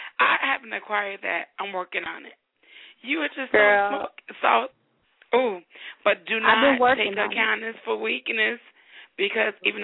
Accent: Chicago, Illinois, United States; I'm from Chicago. People don't talk as light as her.

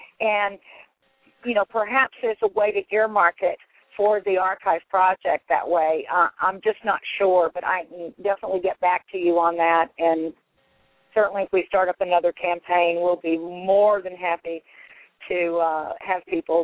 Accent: Oklahoma, United States; also born or lived in Tulsa; probably can hear in my voice that I'm originally from Oklahoma, or they probably can figure out I'm at least somewhere south of the Mason-Dixon line. But I grew up in eastern Oklahoma, southeastern Oklahoma, in a very, very tiny town.

